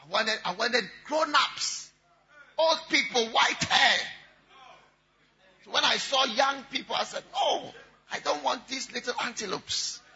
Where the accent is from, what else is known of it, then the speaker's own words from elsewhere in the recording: Ghana; This ministry, as you see, as we've come here, we are from Ghana. We are not Americans. Yeah, we are not Americans.